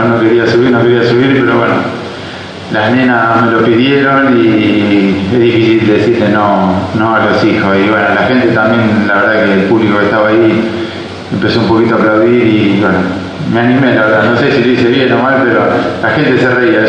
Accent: Argentina; lo que todos queremos como argentinos

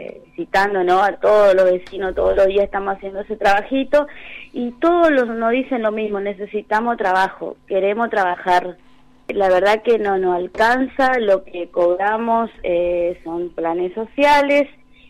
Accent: Tapebicuá, Corrientes, Argentina; que somos todos de Tapebicuá

